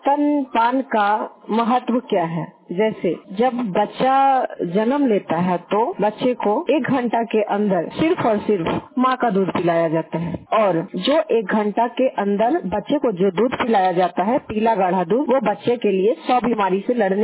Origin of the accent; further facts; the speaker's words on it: Nawada, Bihar, India; और मैं नवादा डिस्ट्रिक्ट से बिलोंग करती हूँ।